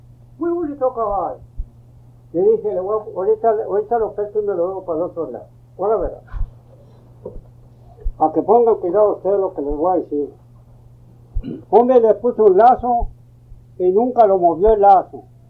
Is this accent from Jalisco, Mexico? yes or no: no; Las Ánimas, Tamaulipas, Mexico; born there; Me dijo, ¿dónde nació usted? Dije, yo nací en Las Ánimas.